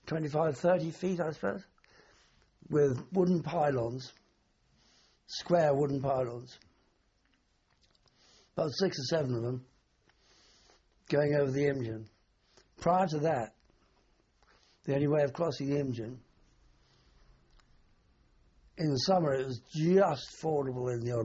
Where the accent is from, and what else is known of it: London, United Kingdom